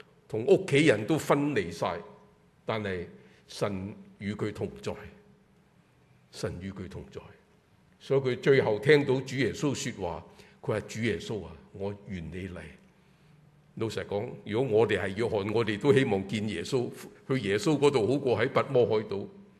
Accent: China; 所以你會看見我們中國人都是做了皇帝想什麼？

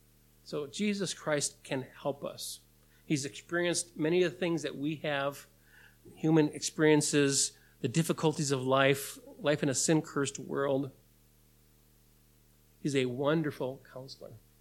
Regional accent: Michigan, United States; I'm from the Upper Peninsula, and I used to work in a pasty shop, and I love pasties.

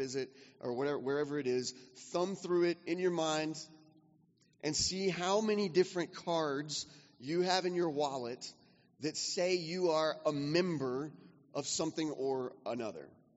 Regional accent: Texas, United States; born there; I'm a Texan by birth, and so I spent some time shooting when I was a kid

